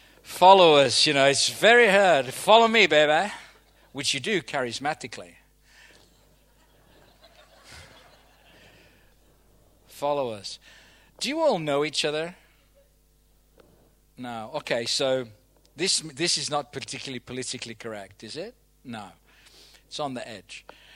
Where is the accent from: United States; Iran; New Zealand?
New Zealand; I come from New Zealand. You know the difference between Australia and New Zealand, right?